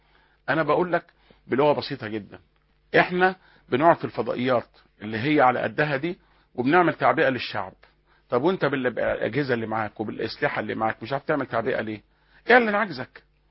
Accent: Egypt

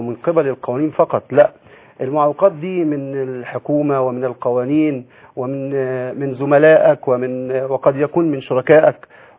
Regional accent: Egypt; ان انا انسان مصري وافتخر وانني مسلم وتلك منا قد من الله تبارك وتعالى علي بها وافتخر جدا، وانني انتمي الى التيار السلفي منذ اكثر من 20 عاما

